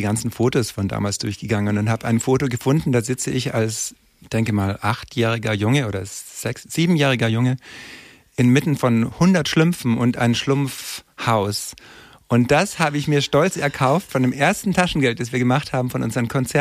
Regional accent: Günding, Bavaria, Germany; also born or lived in Munich; Ja, ja, in Gündingen.

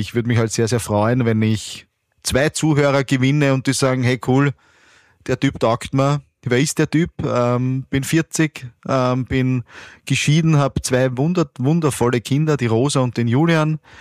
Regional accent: Baden, Lower Austria, Austria; born there; Ich nach meiner Scheidung bin nach Baden gezogen, weil ich bin gebürtig aus Baden.

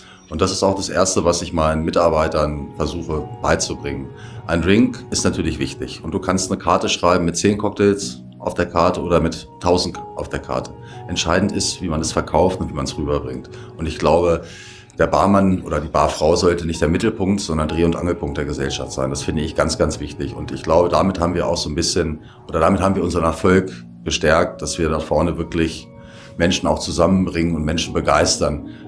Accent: Hanover, Lower Saxony, Germany; now in Leogang, Austria; Ich komme ursprünglich aus Hannover. Ich bin im Dezember 2015 nach Leogang gekommen

